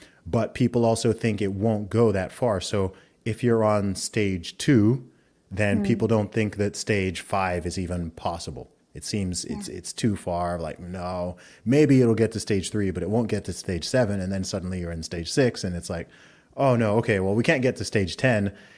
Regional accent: Saudi Arabia; also born or lived in England; I grew up primarily in the Middle East. I grew up in Saudi Arabia, but I was born in England, went to an American school in Saudi Arabia for a while. Then I went back to school in England. My family's from Nigeria.

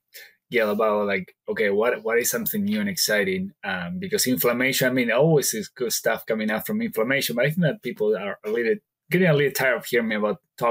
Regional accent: Argentina; English is a second language; I am originally from Argentina, so that is where the strong accent came from.

